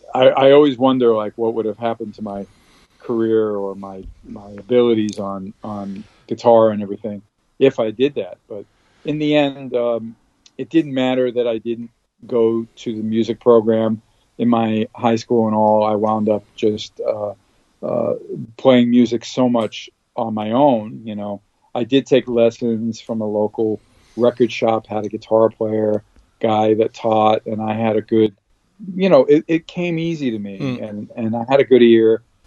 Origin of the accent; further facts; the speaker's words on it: Brooklyn, New York, United States; also born or lived in Queens; I grew up in Brooklyn and Queens, so I'm a New York boy